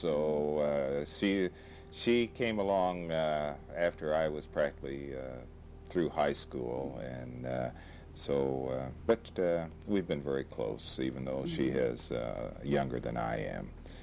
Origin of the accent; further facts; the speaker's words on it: Clinton, Illinois, United States; born there; I was born in Clinton. Clinton is roughly 20 miles from Decatur, and my family has lived in Clinton probably for several generations.